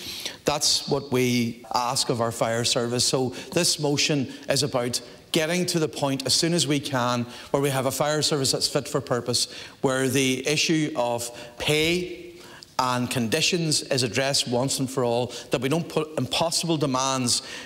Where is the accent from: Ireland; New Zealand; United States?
Ireland; Buncrana, Ulster; When the family tragedy in my hometown of Buncrana drowned at our pier